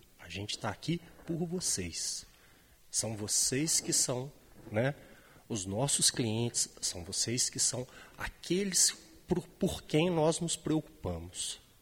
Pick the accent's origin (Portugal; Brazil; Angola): Brazil; Minas Gerais; Eu, como mineiro, para mim, todos são meus conterrâneos. Eu sou aquele mineiro muito, muito mineiro mesmo.